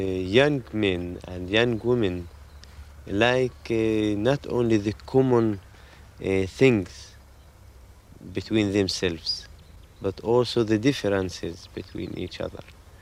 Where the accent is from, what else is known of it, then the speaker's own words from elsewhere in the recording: Kfar Yassif, North District, Israel; I was born in Kfar Yassif village in 1959, and I also grew up there.